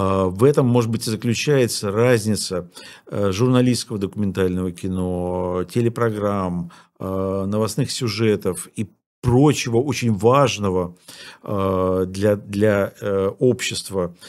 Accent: Ukraine; born there; also born or lived in Russia; Я родился в Украине и потом прожил много лет в России

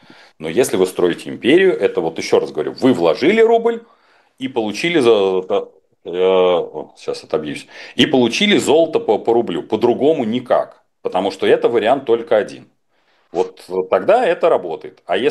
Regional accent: Moscow, Russia; как москвич в четвертом поколении, езжу по регионам

